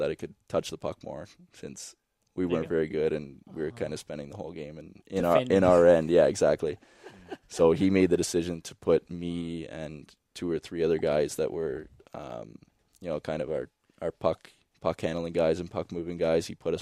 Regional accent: Niagara-on-the-Lake, Ontario, Canada; just minor hockey back in Niagara Falls, which was my hometown AAA center. I was actually from Niagara-on-the-Lake, but they only had single A, so I would travel a bit to Niagara Falls and play there.

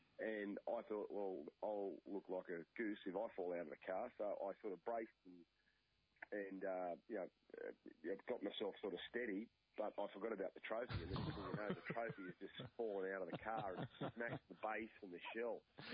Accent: Junee, New South Wales, Australia; For me, it was, growing up in Junee, I never, ever thought that I would have the opportunity to play in the NRL

